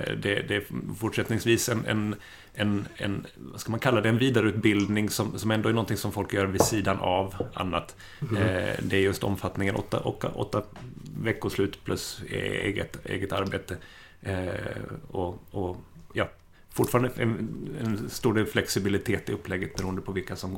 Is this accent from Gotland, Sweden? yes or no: no; Gothenburg, Västra Götaland County, Sweden; now in Finland; den geografiska bakgrunden är att jag kommer från Göteborg, från Sverige. Men bor här sedan lite drygt 10 år tillbaka.